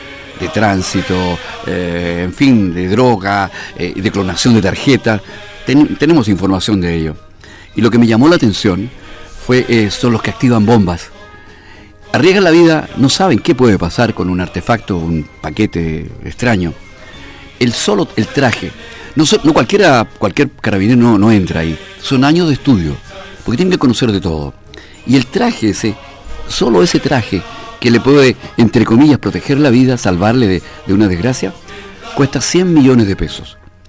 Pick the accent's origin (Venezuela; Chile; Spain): Chile; Así que era nuestro deber como chileno devolver en una pequeña parte la mano a esa labor.